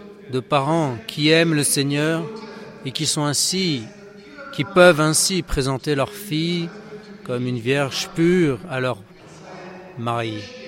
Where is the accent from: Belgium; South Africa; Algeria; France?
South Africa; Msinga, KwaZulu-Natal; je suis aussi originaire de Msinga. Msinga, c'est une région après Tugela-Ferry.